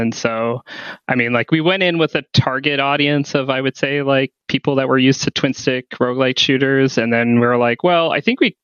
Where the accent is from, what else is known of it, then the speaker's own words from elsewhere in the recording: New England, United States; We're all from the New England area.